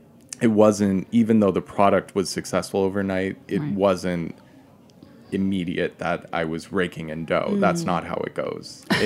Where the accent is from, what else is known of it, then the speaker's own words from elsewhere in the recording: New Hampshire, United States; I grew up in New Hampshire.